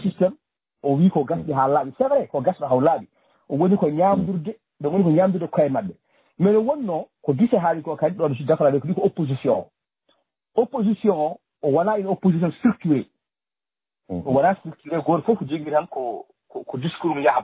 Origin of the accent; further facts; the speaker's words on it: Mauritania; On a pris ça en tant que Mauritanien.